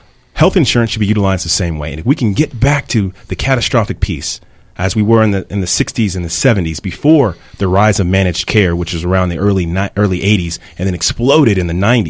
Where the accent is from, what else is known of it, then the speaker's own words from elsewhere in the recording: Plano, Texas, United States; I'm originally from Dallas, from Plano, actually. Grew up in Plano.